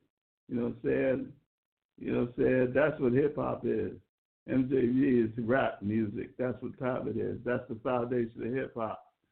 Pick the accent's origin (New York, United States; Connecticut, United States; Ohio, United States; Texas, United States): New York, United States; Brooklyn; I'm from Brooklyn, New York. The Mecca hip-hop, you know what I'm saying?